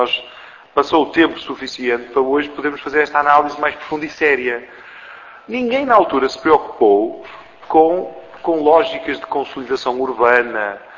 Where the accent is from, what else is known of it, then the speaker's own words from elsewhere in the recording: Porto, Portugal; Eu venho do Porto, portanto, eu sou deputado eleito pelo Porto.